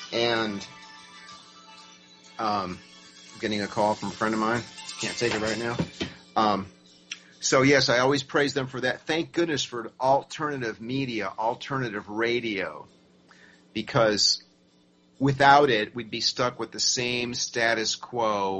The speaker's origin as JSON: {"language": "English", "country": "United States", "said": "I'm an American who actually knows world geography and world history."}